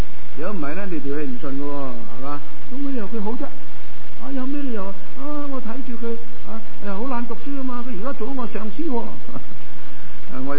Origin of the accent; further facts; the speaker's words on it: China; 我们中国人认为要有报应，没有报应呢就做坏人是对的，做好人是不好的。